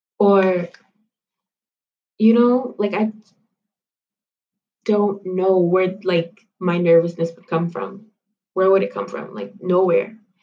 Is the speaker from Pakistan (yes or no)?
no; Haiti; my parents are from Haiti. I'm from Haiti.